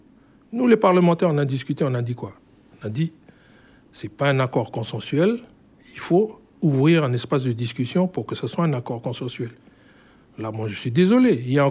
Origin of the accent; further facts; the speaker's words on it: Hienghène, North Province, New Caledonia; ce n'est pas parce que je suis des Yengen que je n'ai pas le droit de venir ici au Sud et d'habiter dans le Sud